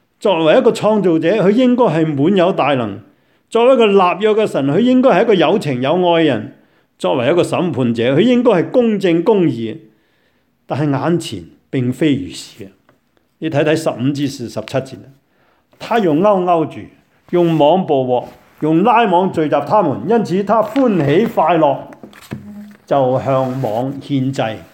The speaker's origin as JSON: {"language": "Cantonese", "country": "China", "said": "好似我哋中国人所讲啊"}